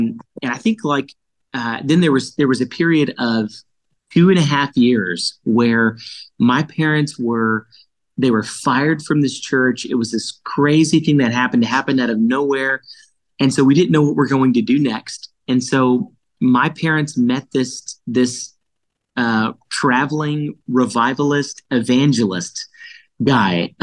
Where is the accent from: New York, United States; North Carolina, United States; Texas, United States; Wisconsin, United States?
Texas, United States; my mom would teach these big 50 voice and 60 voice choirs growing up in Southeast Texas.